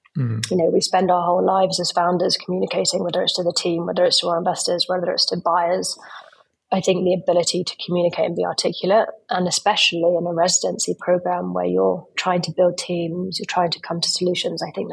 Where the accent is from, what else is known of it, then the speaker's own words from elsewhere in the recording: United Kingdom; as a Brit, I've born here, spent my life here, I've lived abroad a lot